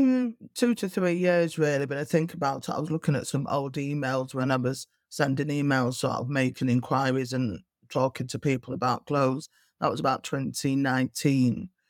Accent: Manchester, North West England, United Kingdom; So, and obviously I'm from Manchester.

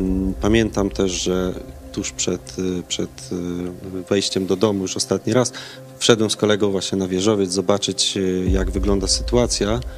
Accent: Racibórz, Silesian Voivodeship, Poland; jak poszedłem na studia, no to też mówiłem, że jestem z Raciborza

